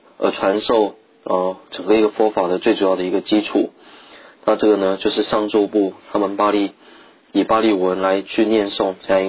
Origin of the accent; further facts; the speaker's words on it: Tibet, China; 那以我们西藏人来讲的话，这雪山的西藏呢，则是在